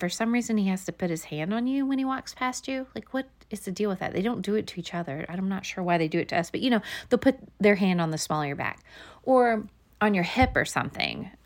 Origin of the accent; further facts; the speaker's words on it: Arkansas, United States; You know, I grew up in Arkansas, and like I said, I knew girls that got those purity rings, and we would have people that would come to school and, you know, talk about purity pledges.